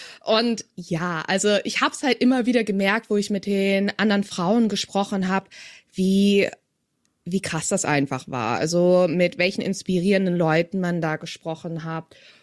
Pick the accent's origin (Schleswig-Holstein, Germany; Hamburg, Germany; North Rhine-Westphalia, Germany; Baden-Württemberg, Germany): Hamburg, Germany; naja, ich komme aus Hamburg